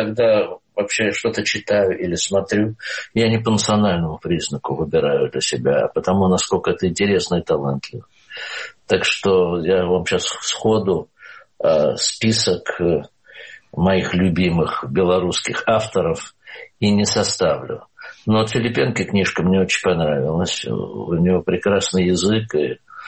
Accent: Belarus; Вот мы белорусы, вот наша граница. Это такой дом.

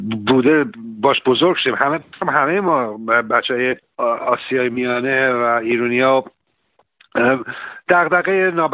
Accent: Iran; moved away as an adult; now in United Kingdom; من موقعی که وارد از ایران خارج شدم، اومدم بریتانیا

